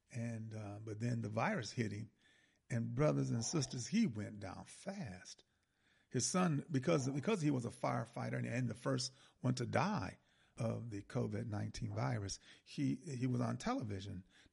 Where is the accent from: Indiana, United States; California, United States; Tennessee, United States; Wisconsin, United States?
Wisconsin, United States; Milwaukee; The first two people in Milwaukee, I'm from Milwaukee, and the first two people in Milwaukee are two people that I know, you know, that I grew up with.